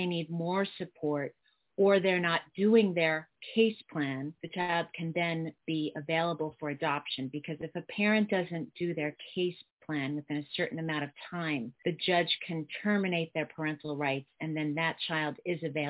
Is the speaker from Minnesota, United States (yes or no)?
no; New York, United States; now in Los Angeles, United States; Well, I'm originally from New York. Now I live in Los Angeles. I came to Los Angeles to be in the arts and film and theater because I did a lot of theater in New York